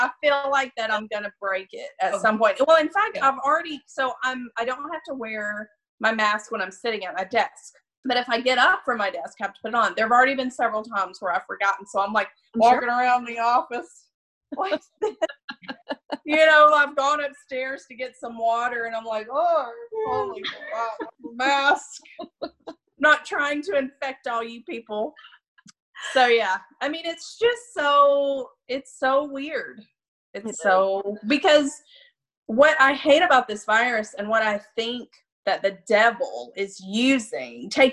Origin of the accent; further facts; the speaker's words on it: the South, United States; but especially growing up in the South, I mean, manners are everything.